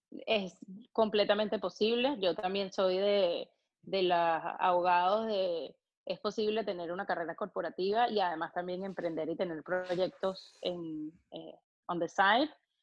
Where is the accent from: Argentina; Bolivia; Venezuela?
Venezuela; Caracas, Capital District; moved away as an adult; now in United States; yo soy venezolana, nací y crecí en Caracas toda mi vida y me vine a Estados Unidos a estudiar la universidad. Yo estudié en Boston, en Babson College, y luego de graduarme de Babson me mudé para Miami